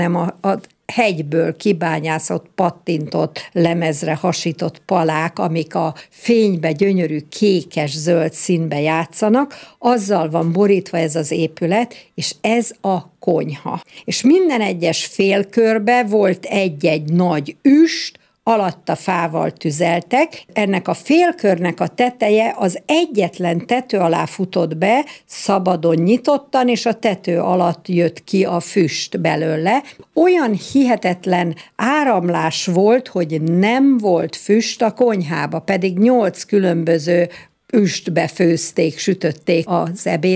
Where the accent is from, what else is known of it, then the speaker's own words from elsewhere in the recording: Hungary; Mondom, mi Magyarországról jöttünk.